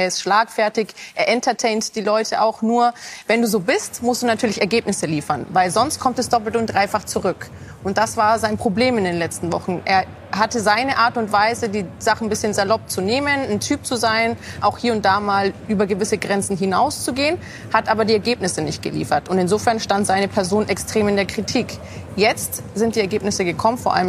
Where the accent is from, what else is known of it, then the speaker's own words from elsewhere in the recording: Italy; Ich natürlich als Italienerin auch nachvollziehen kann.